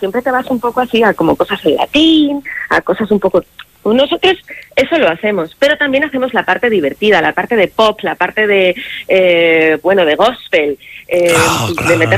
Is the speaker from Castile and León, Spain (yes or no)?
no; Bilbao, Basque Country, Spain; yo soy natural de Bilbao, vivíamos allí, sí.